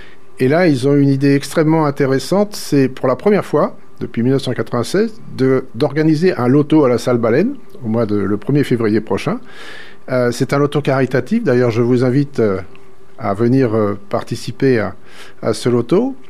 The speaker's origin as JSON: {"language": "French", "region": "Centre-Val de Loire", "country": "France", "said": "Voilà, donc nous venons d'Indre-et-Loire tous les deux"}